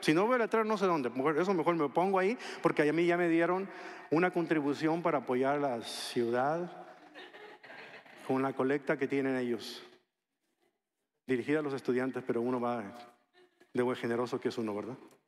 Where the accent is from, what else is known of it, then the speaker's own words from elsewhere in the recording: Mexico; Yo soy de México. Yo ni sabía que existían los seguros de autos.